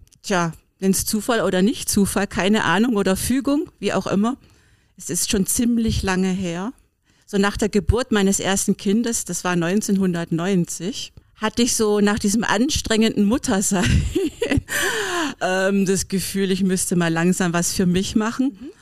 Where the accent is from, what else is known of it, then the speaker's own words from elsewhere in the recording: Berlin, Germany; Also ich komme ja aus Berlin und Berlin bietet ja eigentlich alles an.